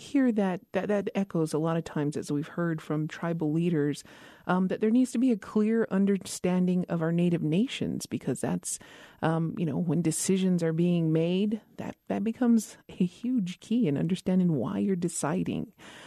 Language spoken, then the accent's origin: English; Isleta Pueblo, New Mexico, United States; from Isleta Pueblo